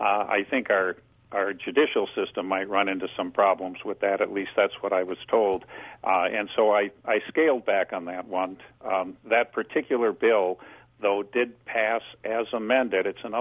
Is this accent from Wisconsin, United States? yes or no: yes; Wisconsin, United States; Well, I guess just because growing up in Wisconsin and just seeing the carnage on the roads